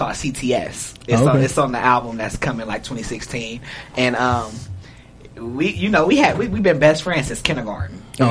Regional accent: Compton, California, United States; Yeah, Compton to be exact.

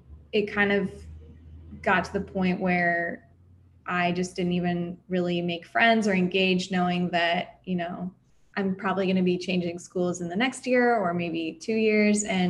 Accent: San Diego, California, United States; when I was really young, growing up in San Diego, I wanted to be a marine biologist, spent like every day at the beach.

